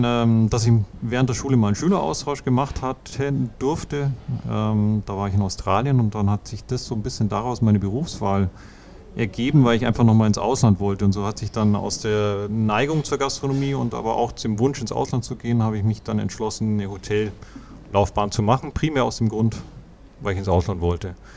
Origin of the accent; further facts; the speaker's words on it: Bavaria, Germany; moved away as an adult; now in Frankfurt, Germany; komme ursprünglich aus dem Allgäu, wo ich geboren bin. Und lebe seit 1998 auch mit in Frankfurt.